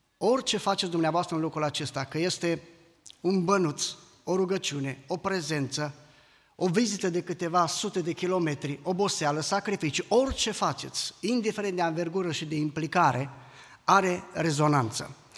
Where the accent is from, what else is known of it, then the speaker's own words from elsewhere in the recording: Olt County, Romania; Vin din Olt, o zonă care, așa cum este, oameni cu diferite probleme, cu diferite situații